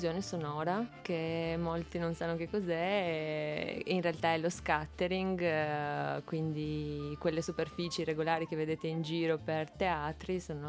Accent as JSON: {"language": "Italian", "country": "Albania", "second_language": "Italian", "lives_now": "Turin, Italy", "said": "Il percorso nasce in Albania, io sono albanese."}